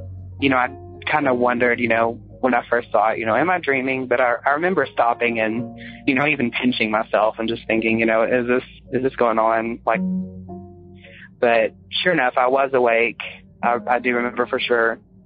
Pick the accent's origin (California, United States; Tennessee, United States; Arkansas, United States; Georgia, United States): Arkansas, United States; Little Rock; I am from Little Rock, Arkansas.